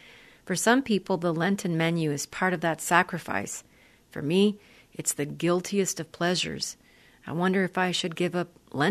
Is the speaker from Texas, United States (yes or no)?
yes; Laredo, Texas, United States; the recipes my mother cooked for me when I was a kid growing up in Laredo, Texas, on the U.S.-Mexico border.